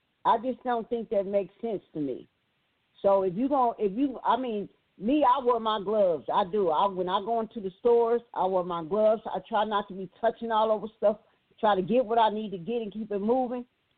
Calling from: New Jersey, United States; I'm calling from Jersey.

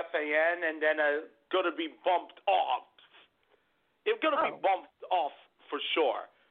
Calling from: New York, United States; from New York.

